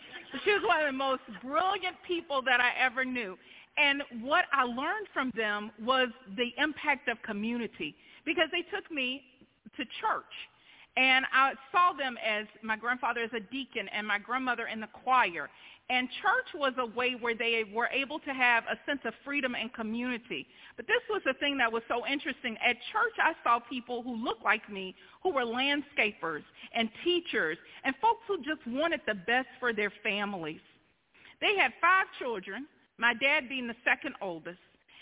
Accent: Shreveport, Louisiana, United States; So I grew up in Shreveport, Louisiana.

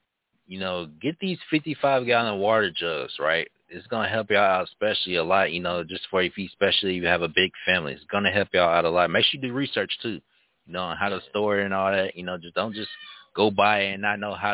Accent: Arkansas, United States; Hey, so I'm from Arkansas, and I remember back then when I was in the congregation teaching to them

